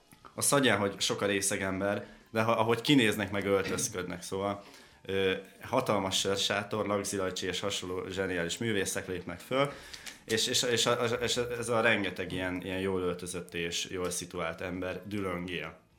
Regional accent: Biatorbágy, Pest, Hungary; Szülőfalunk, hiszen igen, én is Biatorbágyról jövök.

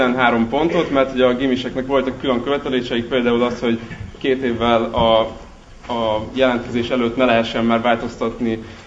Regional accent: Pécs, Baranya, Hungary; Azért, mert pécsi vagyok

